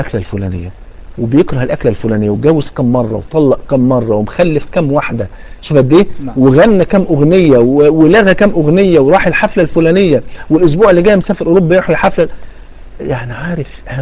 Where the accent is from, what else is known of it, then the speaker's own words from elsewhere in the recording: Egypt; عشان الناس عندنا في مصر